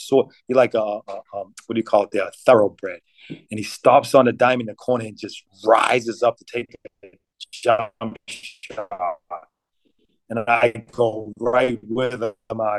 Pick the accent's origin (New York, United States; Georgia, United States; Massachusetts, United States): Massachusetts, United States; Boston; So I'm refereeing in the NBA, my hometown Boston Celtics at Chicago.